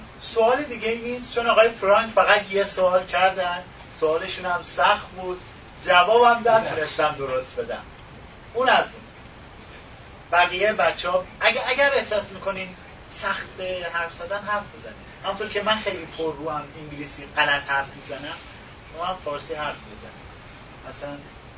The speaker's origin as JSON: {"language": "Persian", "country": "Iran", "said": "به عنوان یک ایرانی و به عنوان کسی که عاشق زبان فارسی هست"}